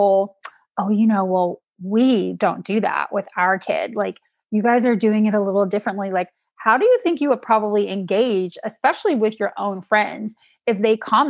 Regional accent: Georgia, United States; I'm from Georgia, so switches. Shout out to all you people from the South, you know what a switch is.

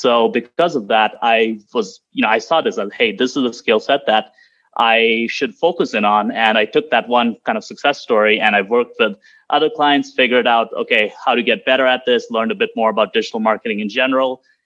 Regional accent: Toronto, Ontario, Canada; So I'm from Toronto in Canada.

